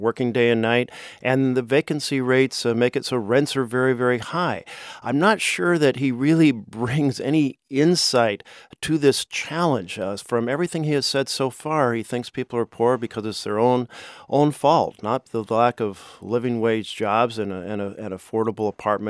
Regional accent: Oregon, United States; In my home state of Oregon, you can go to a major city and you can see tent cities springing up on highway clover leaves and underpasses and parks.

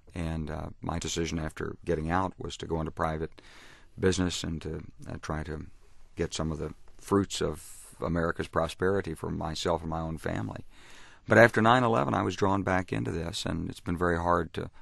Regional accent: Little Rock, Arkansas, United States; Well, I grew up in Little Rock, Arkansas.

